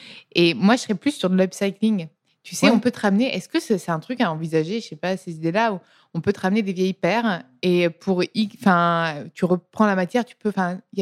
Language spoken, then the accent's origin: French; Italy; Je suis italienne, je connais le cuir italien.